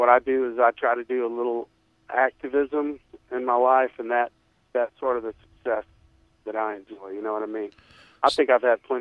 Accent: the South, United States; So mainly just growing up in the South, having racists in my family

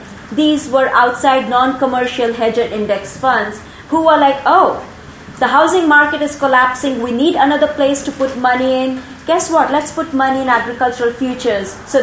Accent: India; when I was growing up in India, did not have a public distribution system.

